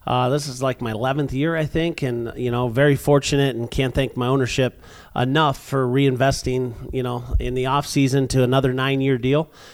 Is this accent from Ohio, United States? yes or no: yes; Ohio, United States; I'm originally from Ohio. Grew up very as you would imagine, from Ohio. Both parents worked for General Motors, so very unionized.